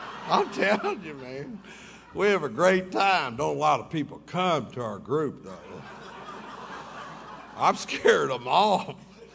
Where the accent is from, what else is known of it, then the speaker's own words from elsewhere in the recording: Kentucky, United States; born there; I was born in Kentucky, and I got sober in Kentucky.